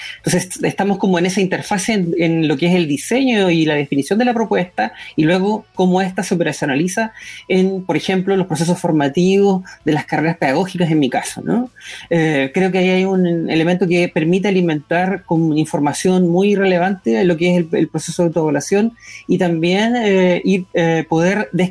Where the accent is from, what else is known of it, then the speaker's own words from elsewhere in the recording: Llanquihue, Los Lagos, Chile; al sur, desde el cual soy originario, soy de Llanquihue